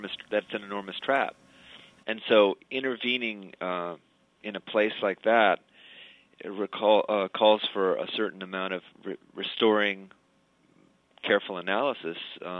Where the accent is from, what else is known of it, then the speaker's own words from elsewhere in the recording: Florida, United States; I grew up in Florida.